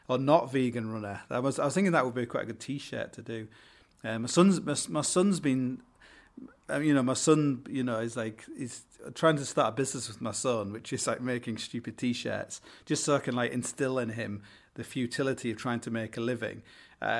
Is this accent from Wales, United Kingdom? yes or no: no; Hull, Yorkshire and the Humber, United Kingdom; I come from Hull. You know, I think it's something to do with the docks. I think my great granddad was a docker.